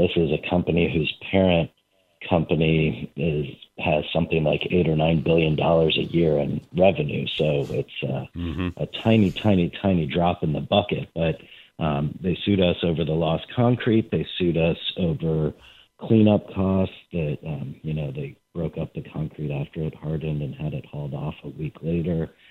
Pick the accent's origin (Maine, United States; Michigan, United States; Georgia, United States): Georgia, United States; Atlanta; I grew up in the South in Atlanta, Georgia, and wasn't so familiar with labor back then as a kid.